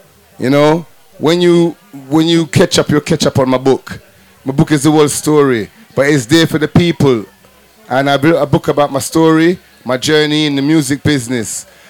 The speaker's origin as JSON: {"language": "English", "region": "London", "country": "United Kingdom", "said": "I come from Northwest London, which was like a hub for reggae music."}